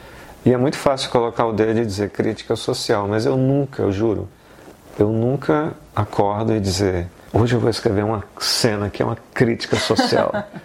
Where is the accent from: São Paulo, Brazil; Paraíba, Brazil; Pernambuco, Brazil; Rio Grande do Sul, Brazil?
Pernambuco, Brazil; Recife; Eu sou do Recife, então para mim é natural que meus filmes se passem no Recife.